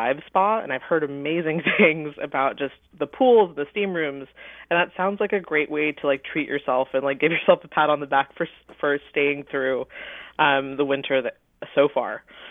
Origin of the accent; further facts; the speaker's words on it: Los Angeles, California, United States; moved away as an adult; now in Seattle, United States; So I moved to Seattle for college to go to the University of Washington, actually.